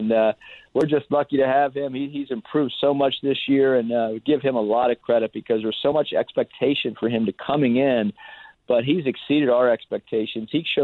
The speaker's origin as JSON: {"language": "English", "region": "Pennsylvania", "country": "United States", "tie": "born or raised there", "said": "I grew up in Pennsylvania, so the only thing I knew about the West Coast or USC with their football uniforms, the Cardinal and gold on every Saturday afternoon."}